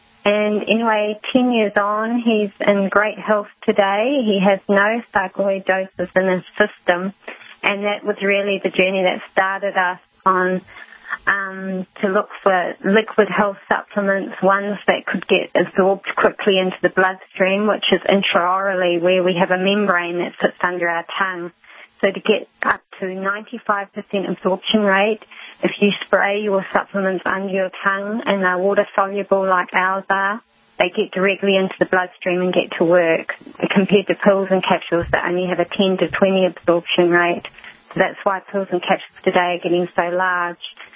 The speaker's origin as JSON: {"language": "English", "country": "New Zealand", "said": "I'm from New Zealand originally"}